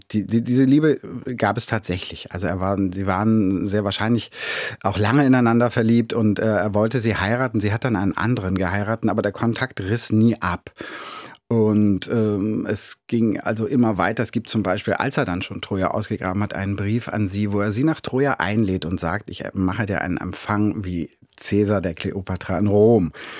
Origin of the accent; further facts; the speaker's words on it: Schwerin, Mecklenburg-Vorpommern, Germany; Also in meiner Heimatstadt Schwerin